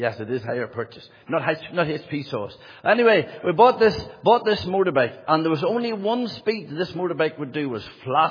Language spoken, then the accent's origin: English; Monaghan, County Monaghan, Ireland; I don't really come from very far away. I come from Monaghan, just in Monaghan town. I was born and reared in Monaghan, in a place called Fadu in Castle Sheen in County Monaghan.